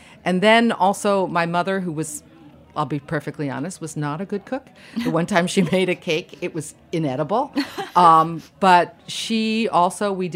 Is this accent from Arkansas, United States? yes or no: no; Washington, District of Columbia, United States; And yeah, I grew up in Washington, D.C. in the 60s.